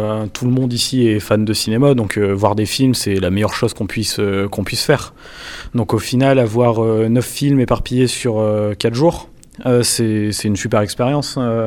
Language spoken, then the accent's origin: French; France; nous, du coup, en tant que Français, on a l'habitude de voir le cinéma français